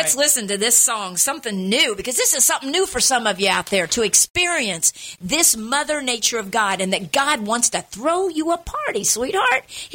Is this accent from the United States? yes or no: no; Guatemala; I grew up in Guatemala as a missionary's kid, and we had spiders everywhere.